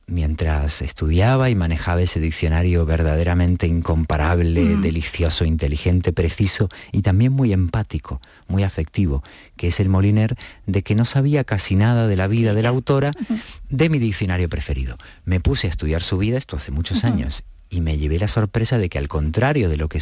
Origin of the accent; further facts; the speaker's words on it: Buenos Aires, Argentina; Buenos Aires, que casualmente es mi ciudad natal.